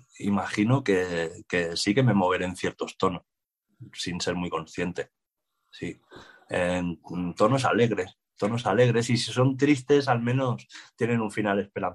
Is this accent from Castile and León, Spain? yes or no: no; Catalonia, Spain; Mi pueblo también, de la costa catalana